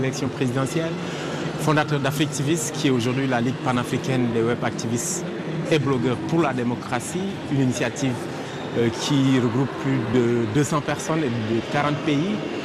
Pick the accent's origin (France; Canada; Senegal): Senegal; je suis sénégalais